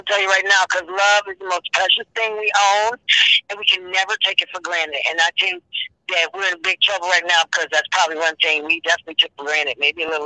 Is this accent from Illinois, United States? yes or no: no; Syracuse, New York, United States; Because I grew up in Syracuse, New York, and they didn't have an R&B station.